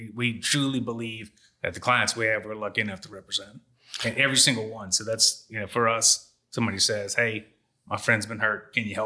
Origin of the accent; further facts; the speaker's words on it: Louisiana, United States; y'all know me, I'm from Louisiana.